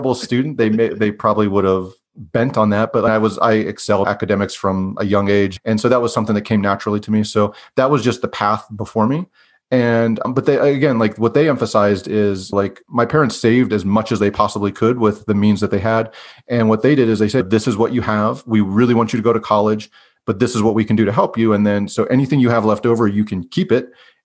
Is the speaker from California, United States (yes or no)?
no; Pennsylvania, United States; I grew up in Western Pennsylvania.